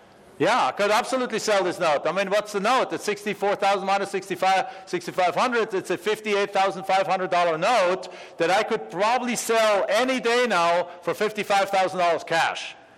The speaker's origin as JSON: {"language": "English", "country": "Germany", "lives_now": "United States", "said": "We're both immigrants to the United States. I'm from Germany originally."}